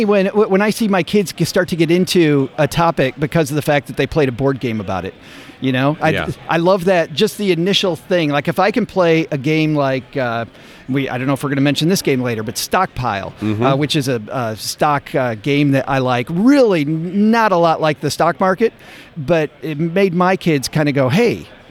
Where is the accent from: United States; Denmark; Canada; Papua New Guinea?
United States; Detroit, Michigan; The first time, I'm originally from Detroit, and the first time that I played, we could not keep, one of the games is an auto manufacturer, we could not keep them out of bankruptcy.